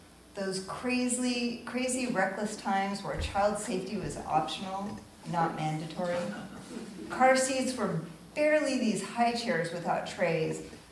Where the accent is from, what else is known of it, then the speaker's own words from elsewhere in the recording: Washington, United States; Growing up in Western Washington State, they didn't happen often.